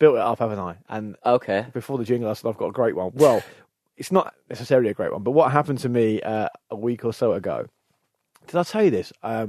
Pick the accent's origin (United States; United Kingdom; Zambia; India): United Kingdom; Portsmouth, South East England; I'm from Portsmouth, Peter, yes.